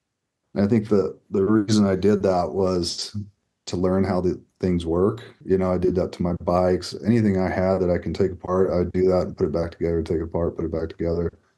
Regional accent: California, United States; You know, where I grew up in Sacramento Valley, I think it was 1.6 million waterfowl winter down there.

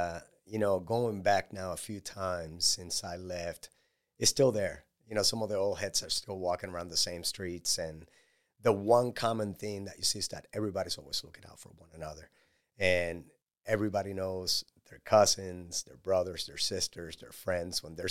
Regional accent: Puerto Rico; English is a second language; I grew up in a coastal town, so I wasn't part of the hip-hop culture.

